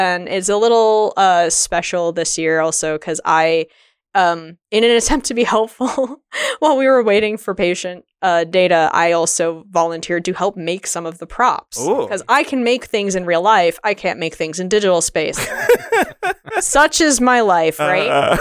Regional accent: East Coast, United States; I'm from the East Coast. We're not talking about deep dish pizza.

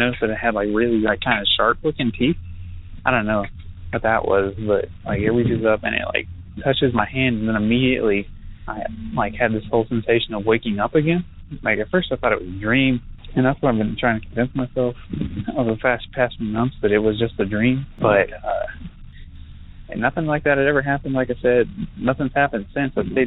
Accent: Canyon, Texas, United States; now in Lubbock, United States; I'm from Canyon, Texas, up in the Panhandle near Amarillo.

